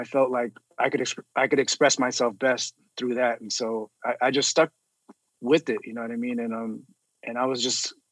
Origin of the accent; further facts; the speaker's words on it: San Francisco, California, United States; now in Las Vegas, United States; Actually, I'm in Las Vegas now, but I grew up in San Francisco. The Bay Area is like where I grew up. But yeah, I currently reside in Las Vegas right now.